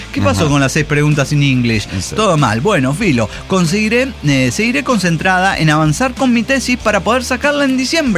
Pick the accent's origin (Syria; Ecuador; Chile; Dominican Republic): Chile; no es tan malo como mi español tratándose de que soy chilena